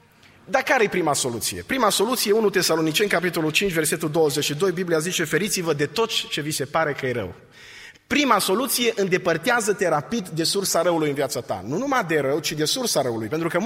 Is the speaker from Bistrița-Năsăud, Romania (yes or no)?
no; Oradea, Bihor County, Romania; mai ales că să știa că sunt din Oradea.